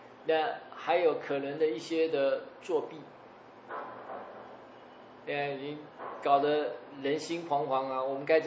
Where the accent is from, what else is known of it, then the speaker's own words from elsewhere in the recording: United States; 我们美国人不可以再让川普再当四年总统